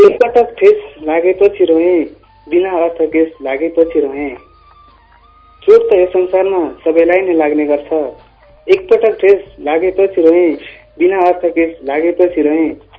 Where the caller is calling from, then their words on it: Surkhet, Karnali Province, Nepal; म चाहिँ इत्राम सुर्खेतदेखि